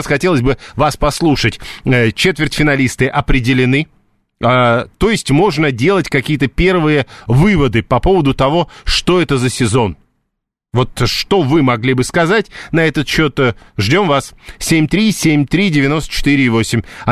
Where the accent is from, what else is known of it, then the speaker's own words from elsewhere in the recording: Omsk, Omsk Oblast, Russia; я из Омска